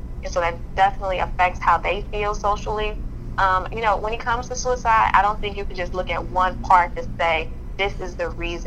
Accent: Chicago, Illinois, United States; You know, being born and raised in Chicago, I've been exposed to some of the great parts of it, as well as other areas that have a lot less resource.

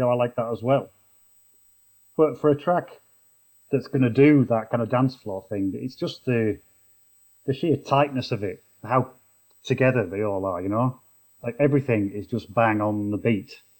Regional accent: Yorkshire and the Humber, United Kingdom; I can remember going to the fair, our local fair, where I was brought up in Yorkshire

